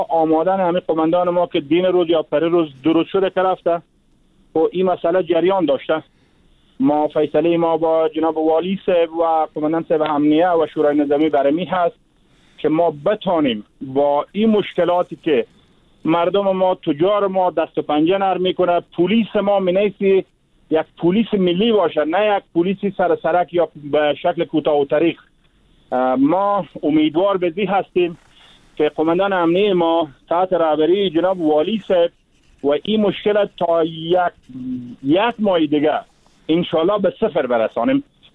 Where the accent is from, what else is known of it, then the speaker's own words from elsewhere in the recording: Farah, Afghanistan; مشکلات زیربنایی و اقتصادی داشته ما در ولایت فرا.